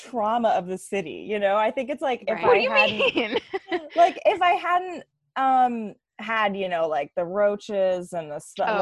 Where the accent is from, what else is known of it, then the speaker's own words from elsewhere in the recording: Massachusetts, United States; So yeah, I grew up in suburban Massachusetts